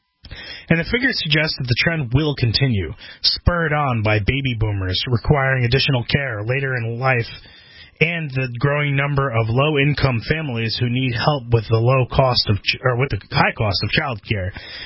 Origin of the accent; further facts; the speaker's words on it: Florida, United States; also born or lived in Connecticut; now in New Hampshire, United States; I moved from Florida originally, and then skipped into Connecticut for a little while, and then moved to New Hampshire. So I made a hop, skip, and a jump.